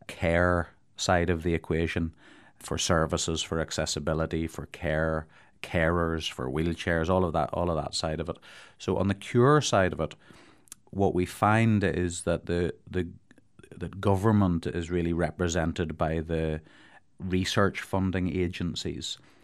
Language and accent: English; Ireland; stereotypically as an Irish person, pints of Guinness at the weekend